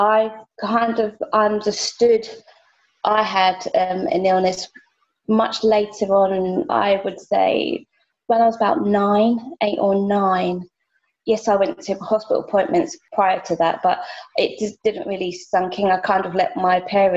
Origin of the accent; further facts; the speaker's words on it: United Kingdom; live in the UK, as you can tell by my accent.